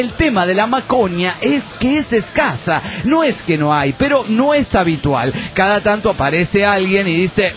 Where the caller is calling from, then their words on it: Ibarra, Imbabura, Ecuador; de Ibarra, Ecuador.